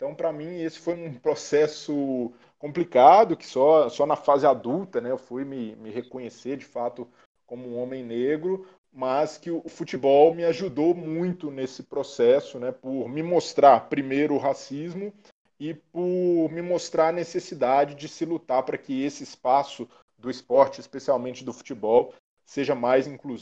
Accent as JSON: {"language": "Portuguese", "town": "Belo Horizonte", "region": "Minas Gerais", "country": "Brazil", "said": "Sou de um bairro de periferia de Belo Horizonte, um bairro mais pobre"}